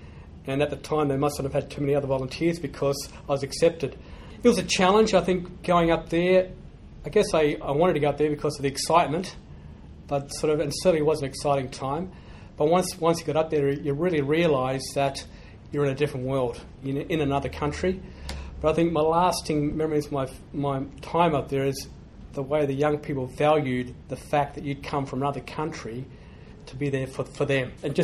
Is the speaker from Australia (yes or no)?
yes; Queensland, Australia; I grew up in Queensland, so I'm a proud Queenslander. I went to a De La Salle school just north of Brisbane.